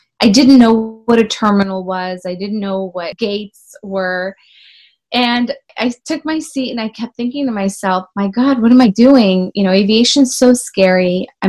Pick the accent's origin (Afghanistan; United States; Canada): Afghanistan; English is a second language; I've definitely become more Americanized, but my beginning, I come from Afghanistan, born in a refugee camp